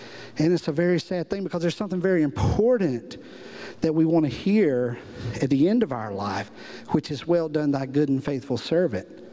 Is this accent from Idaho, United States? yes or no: no; Georgia, United States; I'm sorry if you're from Alabama. I love Alabama. I'm from Georgia, so I can't say much.